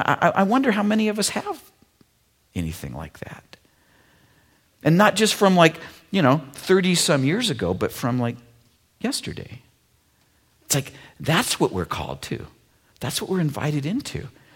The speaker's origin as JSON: {"language": "English", "country": "United States", "tie": "born or raised there", "said": "Like, I grew up in America. It's like I'd never heard any of this stuff before."}